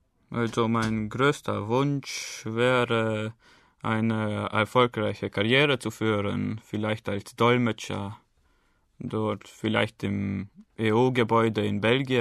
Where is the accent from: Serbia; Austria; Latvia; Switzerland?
Latvia; Ich komme aus Lettland. Ich bin im Jahr 1994 geboren. Und ich lerne Deutsch, weil es interessant für mich ist. Und ich es schon seit der Kindheit kann.